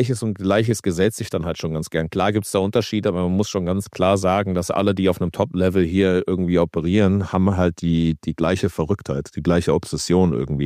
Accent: Berlin, Germany; Ich bin in Spandau damals aufgewachsen. Bis ich dann 16 war, habe ich da Basketball gespielt

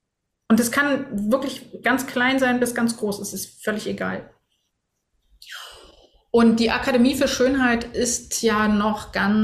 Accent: Berlin, Germany; Ich bin ja aus dem Osten. Also ich bin in Ost-Berlin groß geworden, in Berlin-Mitte.

